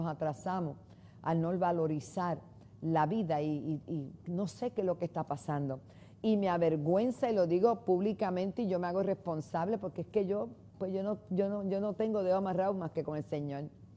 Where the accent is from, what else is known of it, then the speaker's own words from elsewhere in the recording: New York, United States; born there; a los congresistas del estado de Nueva York, donde yo nací.